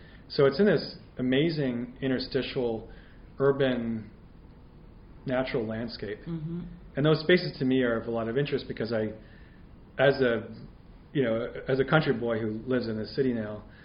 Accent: Nova Scotia, Canada; when I was growing up in Cape Breton

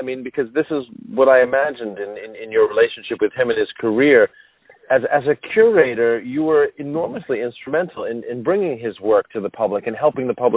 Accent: United States; On one hand, I'm an American

